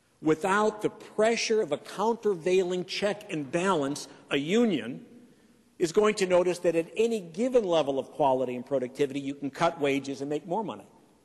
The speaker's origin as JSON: {"language": "English", "town": "Detroit", "region": "Michigan", "country": "United States", "said": "I'm from Detroit, so I have a certain remembrance of cold winters."}